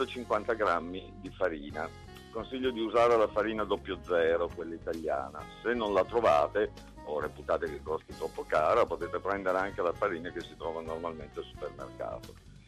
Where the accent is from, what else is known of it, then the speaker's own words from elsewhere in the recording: Piedmont, Italy; Io sono piemontese